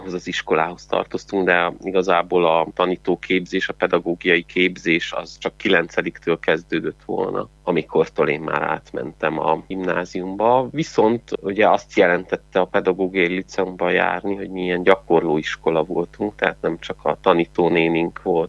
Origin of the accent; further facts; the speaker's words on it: Székelyudvarhely, Harghita, Romania; Székelyudvarhelyen születtem, ott is nőttem fel, ott végeztem az óvodát, iskolát egészen érettségig